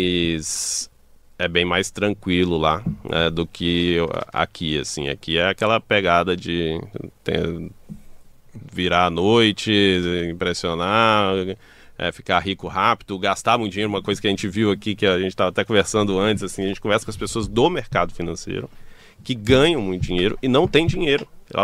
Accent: Brasília, Federal District, Brazil; born there; Eu nasci em Brasília.

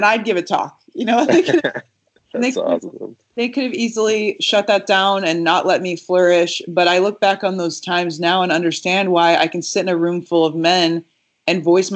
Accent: Omaha, Nebraska, United States; I grew up in Omaha, Nebraska, right? Like I grew up in West Omaha, not very diverse, by the way.

